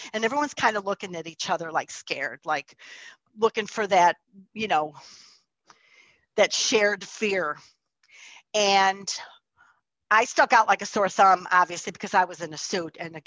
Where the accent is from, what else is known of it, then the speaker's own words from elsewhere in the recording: Chicago, Illinois, United States; So I'm from Chicago. So when I go to court, I put a suit on.